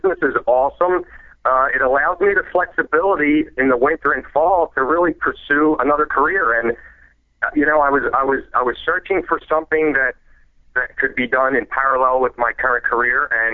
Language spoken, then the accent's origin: English; East Coast, United States; Born and raised in the East Coast here, about 20 minutes outside of Philadelphia.